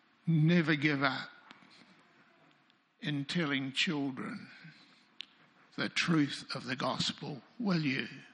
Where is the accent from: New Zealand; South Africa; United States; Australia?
New Zealand; Kairanga, Manawatū-Whanganui; I have always been a Manawatu fellow. I was brought up in the Kairanga, lived there for the first 19 years. My dad was a dairy farmer